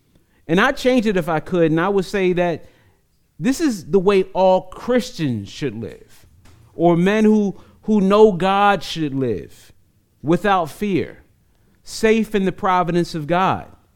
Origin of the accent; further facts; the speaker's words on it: East Coast, United States; I'm not from here. I'm from the East Coast.